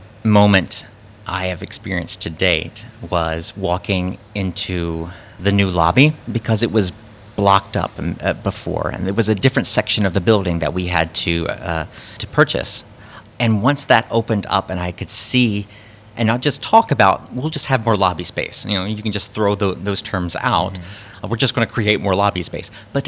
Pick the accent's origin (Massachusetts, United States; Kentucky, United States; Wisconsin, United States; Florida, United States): Kentucky, United States; I'm from Eastern Kentucky, far east as you can get without falling into Virginia. But I grew up in Eastern Kentucky as a lover of the arts